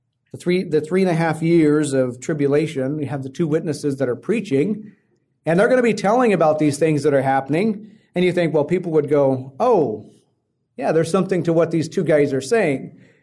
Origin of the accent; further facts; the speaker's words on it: Midwest, United States; growing up in the Midwest, I saw tornadoes.